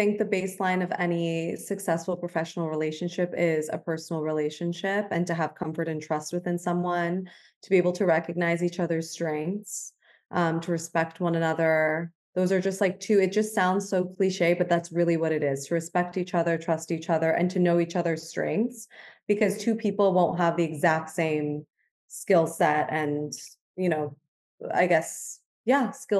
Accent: Beverly Hills, California, United States; we were both born and raised in Beverly Hills, California.

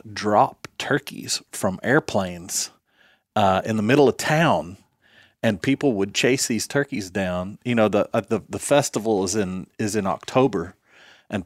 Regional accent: Yellville, Arkansas, United States; So I grew up in Yellville.

